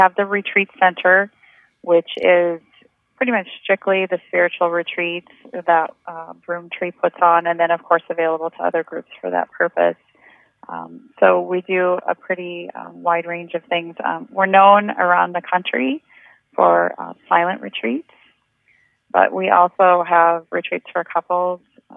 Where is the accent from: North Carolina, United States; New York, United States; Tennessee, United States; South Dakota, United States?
South Dakota, United States; Yankton; That's true. I grew up in Yankton